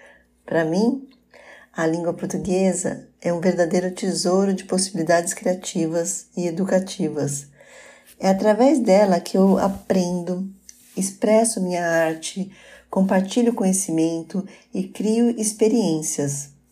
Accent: São Paulo, Brazil; born there; nasci em São Paulo, capital, cidade de muitos imigrantes de vários países. Sou neta de avós lituanos que tiveram que romper a barreira do idioma para aprender o português. E hoje é o idioma que me dá identidade.

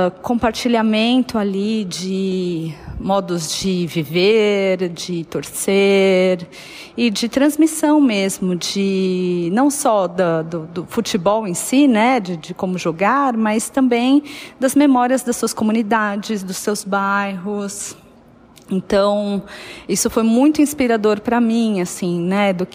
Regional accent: São Paulo, Brazil; Falo aqui de São Paulo, capital. Nasci aqui em São Paulo, sou paulista e paulistana.

